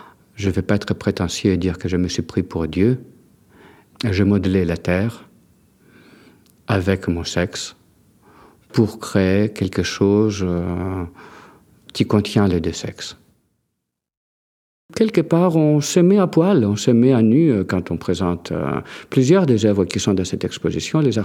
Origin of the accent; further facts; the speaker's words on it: Greece; moved away as an adult; now in France; Donc, comme mon nom et mon accent l'indiquent, je suis grec d'origine. Je vis en France depuis 1981. J'ai 50 ans.